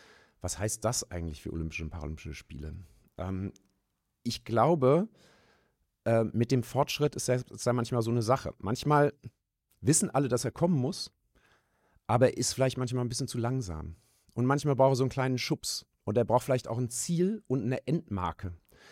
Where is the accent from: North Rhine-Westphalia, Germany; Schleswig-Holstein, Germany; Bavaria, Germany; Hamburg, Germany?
Hamburg, Germany; dass wir uns als Hamburger und Hamburger fragen müssen